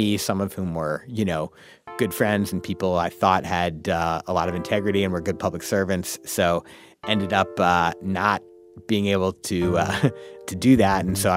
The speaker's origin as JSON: {"language": "English", "town": "St. Louis", "region": "Missouri", "country": "United States"}